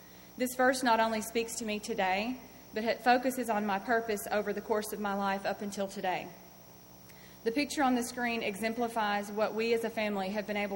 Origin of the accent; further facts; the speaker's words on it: Mount Juliet, Tennessee, United States; I grew up in Mount Juliet, Tennessee.